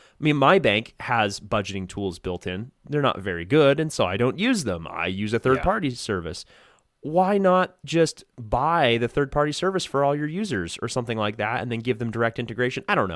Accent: United States; as an American, that sounds like government to me, which means like it's bad.

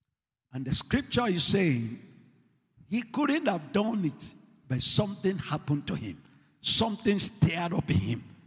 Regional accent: Nigeria; I'm a Nigerian

